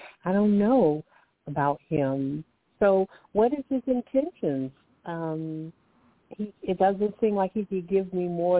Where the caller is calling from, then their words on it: Alabama, United States; Hi, I'm calling from Alabama.